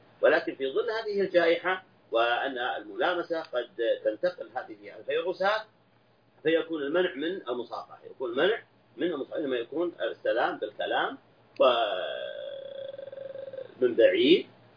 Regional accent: Saudi Arabia; عندنا في المملكة العربية السعودية

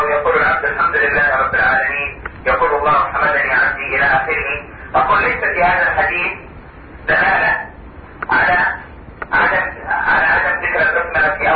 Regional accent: Saudi Arabia; عندنا في المملكة العربية السعودية

